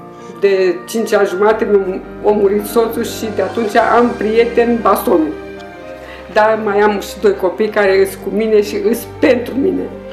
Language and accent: Romanian; Oradea, Bihor County, Romania; sunt din Oradea